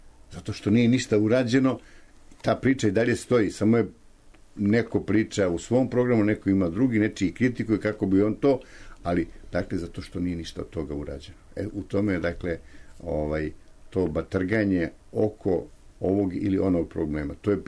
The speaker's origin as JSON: {"language": "Serbian", "country": "Serbia", "said": "odnosno kod nas u Srbiji"}